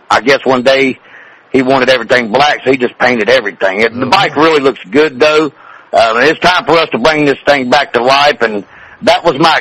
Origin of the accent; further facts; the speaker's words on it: the South, United States; now in New York, United States; You know, I'm a rebel. I come from the South.